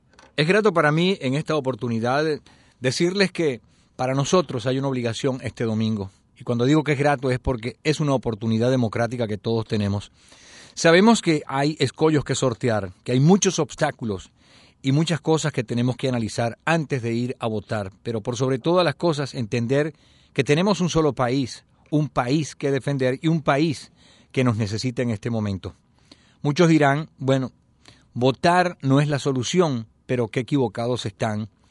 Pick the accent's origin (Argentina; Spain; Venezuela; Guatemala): Venezuela; es nuestra obligación como venezolanos y debemos cumplir a cabalidad